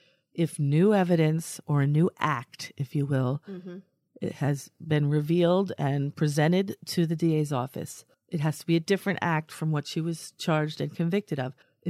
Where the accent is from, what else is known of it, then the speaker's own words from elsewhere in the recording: New York, United States; I come from New York. I've never set foot in the OC before.